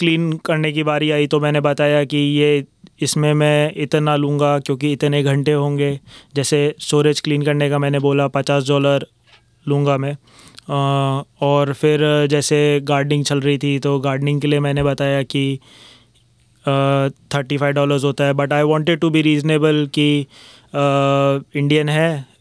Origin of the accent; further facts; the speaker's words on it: Jaipur, Rajasthan, India; now in Australia; मैं स्टूडेंट हूँ, जयपुर से आया हूँ।